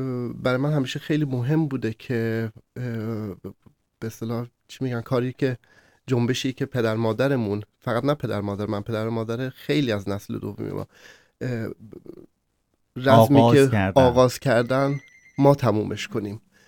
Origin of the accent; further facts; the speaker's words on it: Tehran, Tehran Province, Iran; born there; من توی تهران به دنیا اومدم، پدر مادرم هم توی تهران به دنیا اومدن و فارس هستیم